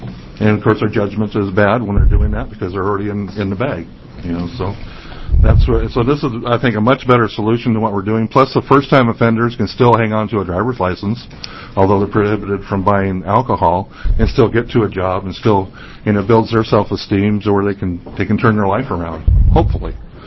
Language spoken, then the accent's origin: English; Portland, United States; I'm from Portland.